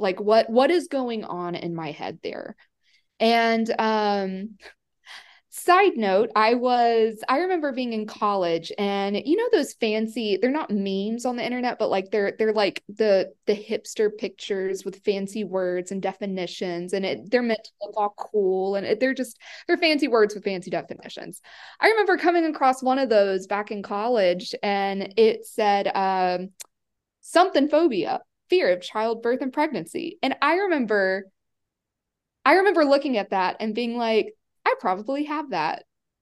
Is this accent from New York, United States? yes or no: no; Tennessee, United States; I am from Tennessee in the USA.